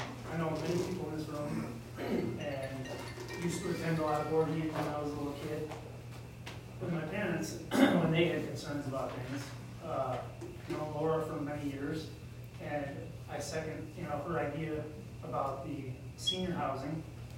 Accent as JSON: {"language": "English", "town": "Deerfield", "region": "New York", "country": "United States", "tie": "born or raised there", "said": "I grew up here in Deerfield."}